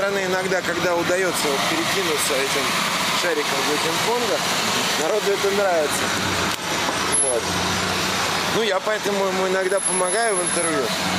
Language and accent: Russian; Moscow, Russia; born there; я родился в Москве